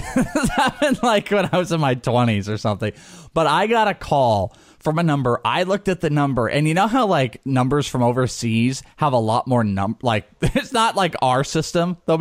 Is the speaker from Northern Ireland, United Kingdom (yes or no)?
no; Wales, United Kingdom; I'm Welsh.